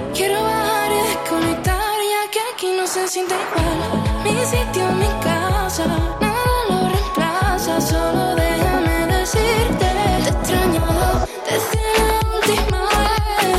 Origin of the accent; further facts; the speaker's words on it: Andalusia, Spain; tenemos la misma edad, somos las dos andaluzas.